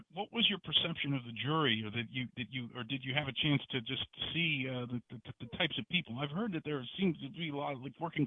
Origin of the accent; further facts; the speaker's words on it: West Virginia, United States; I grew up in Pocahontas County, West Virginia, which is not, it's right across the border from Virginia. It's similar culture to Southwest Virginia